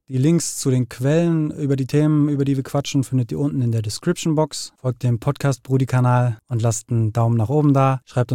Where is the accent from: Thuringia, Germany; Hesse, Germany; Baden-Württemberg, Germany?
Hesse, Germany; Frankfurt; born there; Ich bin auch hier in Frankfurt geboren, aber ich glaube, meine Eltern nicht.